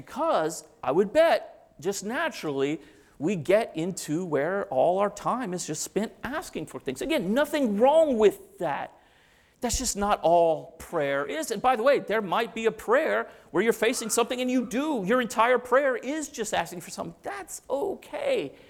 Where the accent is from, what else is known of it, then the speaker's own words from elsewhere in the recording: the South, United States; Look, football season's about to kick off. I'm from the South.